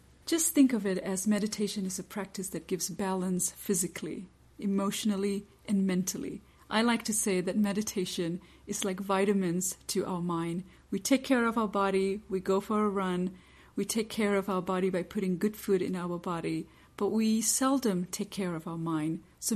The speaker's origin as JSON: {"language": "English", "town": "Kansas City", "region": "Missouri", "country": "United States", "said": "I know that's a mouthful. I'm from Kansas City."}